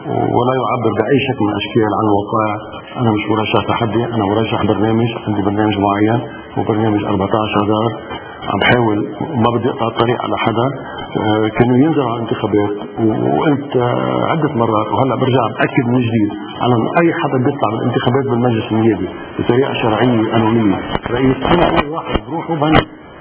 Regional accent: Lebanon; أنا كوطني لبناني مواطن عادي مواطن لبناني عادي ما بقبل الكلام

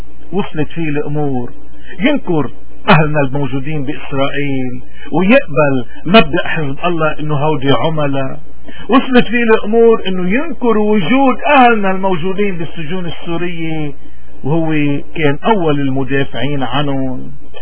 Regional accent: Lebanon; بيجسد وقعنا نحن كلبنانيين. عم بيمر بلدنا باسوأ ايامه

